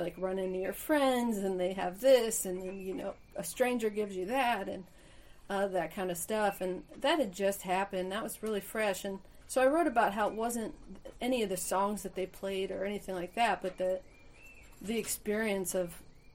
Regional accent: Ohio, United States; now in Nashville, United States; I'm from Northeast Ohio. So okay. Like Cleveland, Akron, Canton.

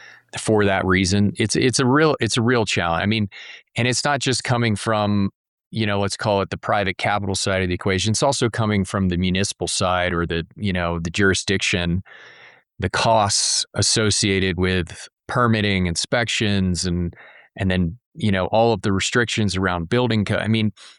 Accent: Delaware, United States; And I grew up in Delaware, the rural eastern shore of Delaware, and it was a beautiful place, natural environment.

